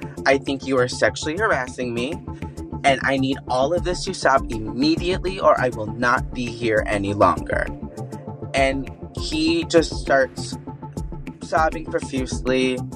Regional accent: Michigan, United States; also born or lived in Miami; So I was born in Miami, Florida. Until the age of two, and my family moved to Northern Michigan

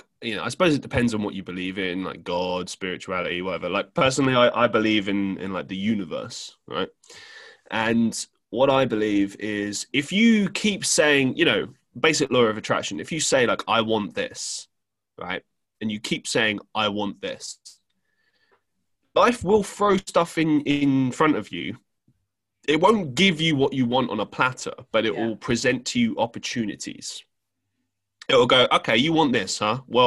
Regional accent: London, United Kingdom; ever since I grew up in London, I've seen the prices of everything increase.

